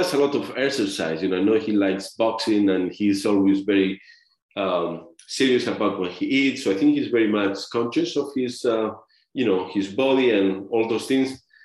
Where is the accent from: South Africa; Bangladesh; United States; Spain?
Spain; I'm from Spain, shot my first film in Argentina, in Spanish, a teen comedy.